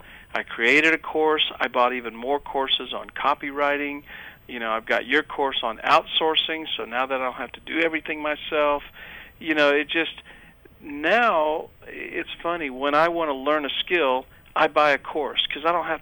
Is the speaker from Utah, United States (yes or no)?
no; Texas, United States; You know, I grew up, you know, I'm a Texan, I'm an American